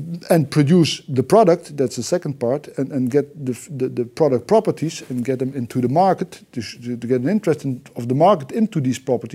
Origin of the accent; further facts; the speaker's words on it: Netherlands; English is a second language; it's very close to my hometown in the Netherlands.